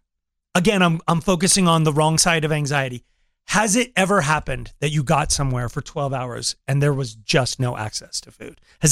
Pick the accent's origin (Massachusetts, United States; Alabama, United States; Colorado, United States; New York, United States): Colorado, United States; Because I grew up in Colorado. I know Vail, Aspen.